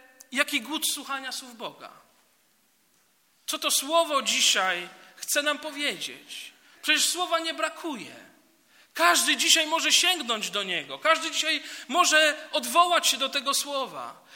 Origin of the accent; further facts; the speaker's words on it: Lubin, Lower Silesian Voivodeship, Poland; born there; ja urodziłem się w Lubinie, jak wiecie, i moja rodzina pochodzi z Legnicy, z Lubina, z Zielonej Góry, więc tutaj okręg tego Dolnego Śląska.